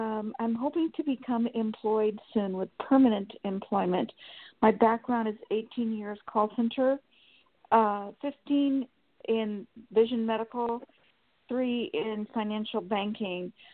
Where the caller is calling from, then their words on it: Sacramento, California, United States; from Sacramento.